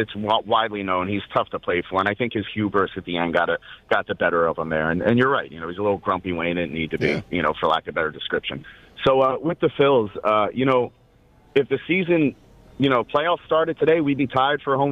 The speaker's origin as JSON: {"language": "English", "country": "Australia", "said": "I don't know if you know this, but I'm an Australian kind of guy."}